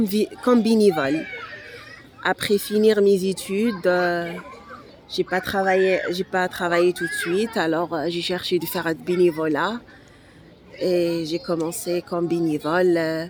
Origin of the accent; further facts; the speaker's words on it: Timimoun, Adrar Province, Algeria; now in Marseille, France; De Timimoni, dans le sud-ouest de l'Algérie.